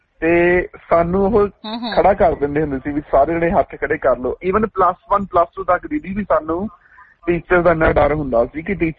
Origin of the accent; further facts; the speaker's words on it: Alipur, Punjab, India; ਸਾਡਾ ਮੇਰਾ ਪਿੰਡ ਹੈਗਾ ਅਲੀਪੁਰ, ਉੱਥੇ ਸਰਕਾਰੀ ਸਕੂਲ ਚ ਮਤਲਬ ਤੀਸਰੀ ਚੌਥੀ ਪੰਜਵੀਂ ਉੱਥੇ ਕੀਤੀ ਜੀ